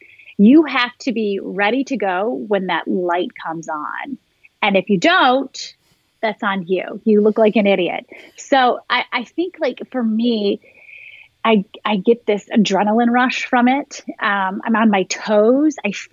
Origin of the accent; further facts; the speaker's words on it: Michigan, United States; You know, I was born and raised in Michigan, went to college in Ohio.